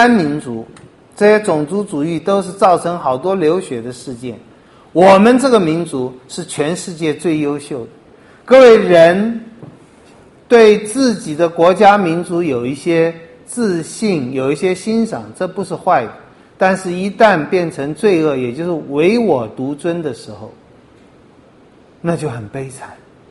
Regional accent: Taiwan; 或者有一天我们希望我们台湾人有聪明有智慧

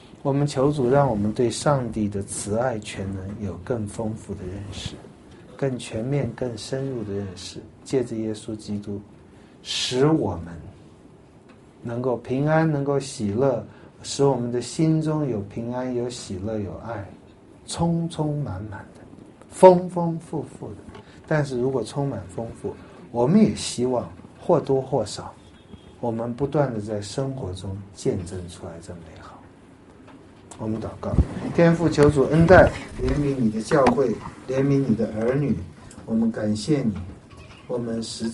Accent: China; 天下没有比这个更叫我们中国人觉得低贱的行为。

